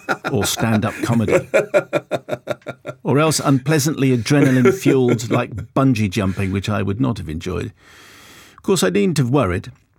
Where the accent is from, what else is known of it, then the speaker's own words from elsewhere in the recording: Edinburgh, Scotland, United Kingdom; I grew up in Edinburgh and had my 9th birthday party there